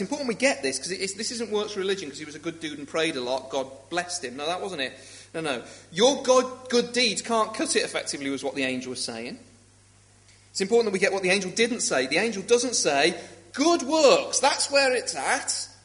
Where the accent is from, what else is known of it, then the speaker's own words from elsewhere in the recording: Liverpool, North West England, United Kingdom; I feel a little bit soiled by it today because I'm from Liverpool